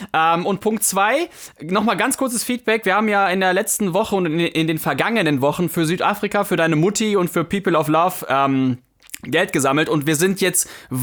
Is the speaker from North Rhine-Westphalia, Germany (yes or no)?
yes; Mönchengladbach, North Rhine-Westphalia, Germany; wir kommen, ja, ich jedenfalls, aus Mönchengladbach